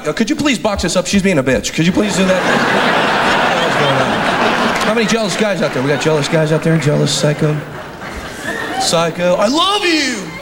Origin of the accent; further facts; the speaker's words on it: Casa Grande, Arizona, United States; I'm from Casa Grande, Arizona. There's nothing there, you know?